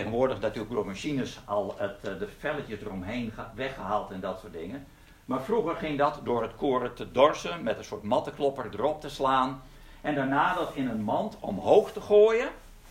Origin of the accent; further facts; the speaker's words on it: Leeuwarden, Friesland, Netherlands; also born or lived in Eindhoven; Ik ben opgegroeid in Leeuwarden, dat is toch een redelijke stad. En daarna in Eindhoven, dat is natuurlijk ook gewoon een stad. Dus eigenlijk ben ik een stadsmens.